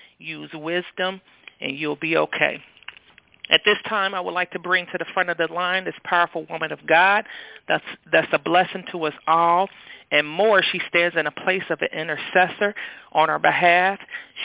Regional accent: Cincinnati, Ohio, United States; I'm from Cincinnati, Ohio.

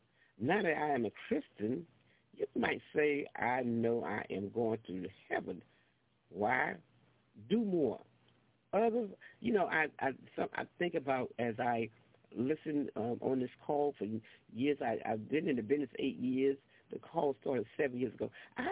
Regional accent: North Carolina, United States; I went to church when I grew up in North Carolina. I grew up with my grandmother and my grandfather, and they were church-going people.

